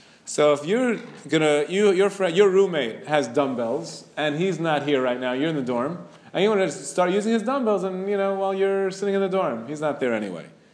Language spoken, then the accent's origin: English; New York City, New York, United States; I remember when I grew up on Avenue J in Flatbush